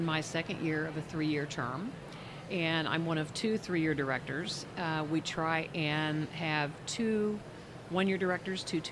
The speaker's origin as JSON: {"language": "English", "town": "Kansas City", "region": "Missouri", "country": "United States", "said": "I'm actually from Kansas City, Missouri."}